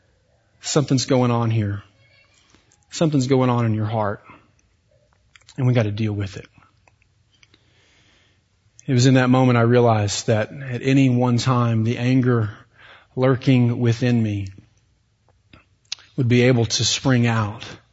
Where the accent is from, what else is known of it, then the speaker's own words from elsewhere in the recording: Beaumont, Texas, United States; accent: Texas; I grew up in Southeast Texas, outside of Beaumont, Texas, and every time I go back to visit my family down there, I come back speaking a little more East Texan. I'll recognize I have a Texas accent anyway